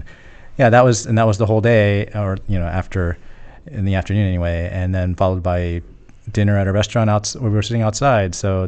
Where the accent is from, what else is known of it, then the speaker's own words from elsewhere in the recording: Florida, United States; One is I grew up in Florida, so we don't really quite have spring in the normal sense.